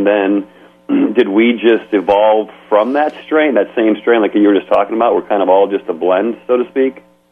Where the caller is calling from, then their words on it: Chicago, Illinois, United States; in Chicago.